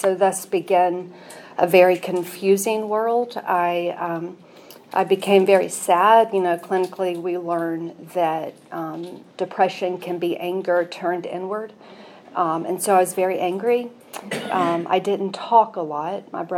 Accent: Franklin, United States; I'm a hometown girl. I grew up in Franklin when Franklin was a tiny town.

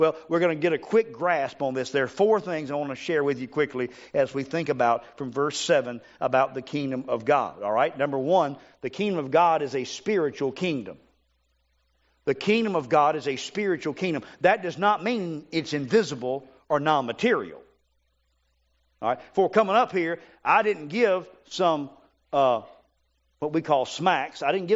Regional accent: United States; Now, I'm an American. I love my country.

